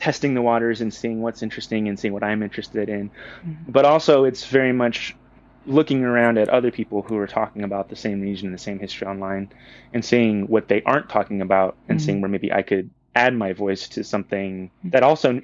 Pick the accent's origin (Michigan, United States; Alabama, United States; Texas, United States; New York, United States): Texas, United States; Sugar Land; now in San Antonio, United States; Well, I'm originally from Texas, which is where I am now, although I was in Houston at the time, or like a suburb, it's called Sugar Land. And now I'm in San Antonio.